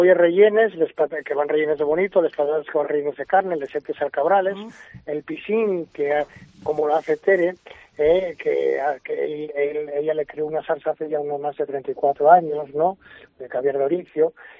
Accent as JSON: {"language": "Spanish", "region": "Asturias", "country": "Spain", "said": "Pero yo como asturiano, ¿qué voy a decir?"}